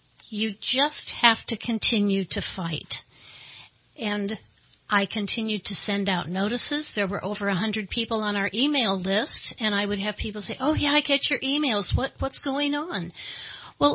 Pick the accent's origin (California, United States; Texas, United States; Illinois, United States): California, United States; now in Burney, United States; I am a refugee from Southern California. I hit Northern California as soon as we could get out of the South. Ended up in Bernie in 1991